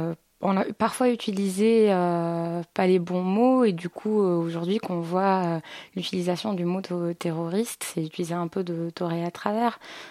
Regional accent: Morocco; moved away as an adult; now in France; Aujourd'hui, j'ai presque 23 ans et j'ai grandi au Maroc jusqu'à et j'ai débarqué en France après avoir eu mon bac pour mes classes préparatoires à Lille, donc au nord.

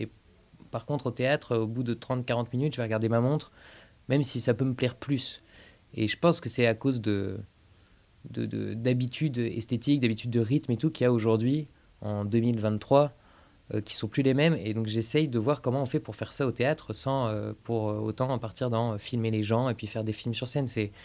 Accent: Béziers, Occitanie, France; moi, je suis originaire de Béziers, dans le sud de la France.

